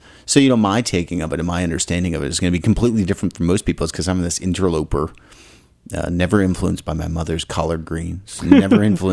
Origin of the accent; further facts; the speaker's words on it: Ottawa, Ontario, Canada; also born or lived in Montreal / Atlanta / Clemson; I'm a Canuck. So I'm from Ottawa, but I grew up in Ottawa and then went to university for a little stint in Montreal and lived in Montreal for a while. But you know, when I was between 10 and 14-ish, I lived in the States. So I lived in Atlanta and Clemson, South Carolina.